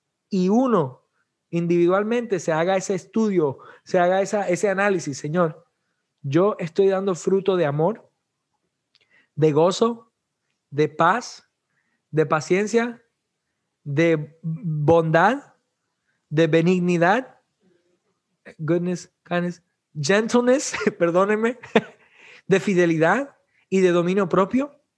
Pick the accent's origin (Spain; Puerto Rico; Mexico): Puerto Rico; Si ya yo soy cristiano, ya yo no soy puertorriqueño, yo soy de Cristo. Aunque soy puertorriqueño en mi nacionalidad